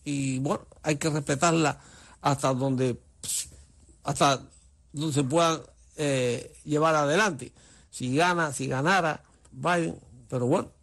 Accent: Cuba; now in United States; como cubano, pero también como americano que vota aquí en este país

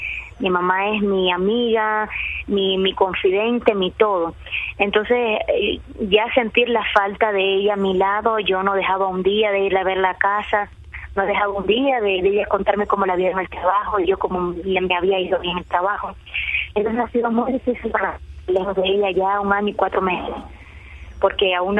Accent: Cuba; now in Ecuador; cuando salí de Cuba.

